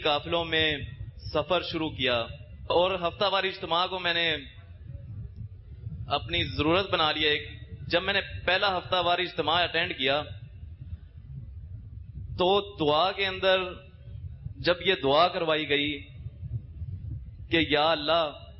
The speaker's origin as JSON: {"language": "Urdu", "town": "Lahore", "region": "Punjab", "country": "Pakistan", "said": "میں لاہور سے آیا ہوں, حجویری کابینات سے, مرکز اولیاء لاہور سے."}